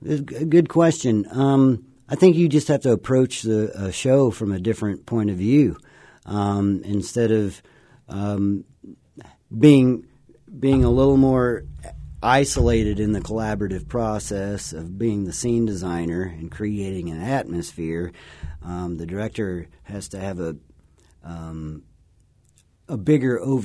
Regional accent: Texas, United States; So I'm originally from Texas, and so it was nice to find a place in the desert to come to.

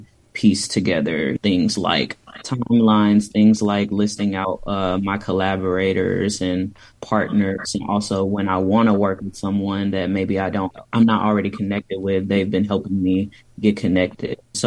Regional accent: Bible Belt, United States; I grew up in the Bible Belt.

